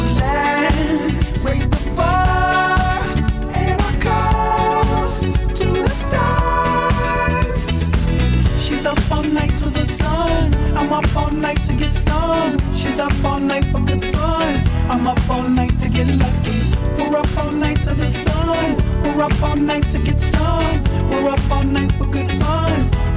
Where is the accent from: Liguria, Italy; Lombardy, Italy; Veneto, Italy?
Veneto, Italy; Verona; Io sono di Verona e nella mia città c'è un medico che prende appuntamento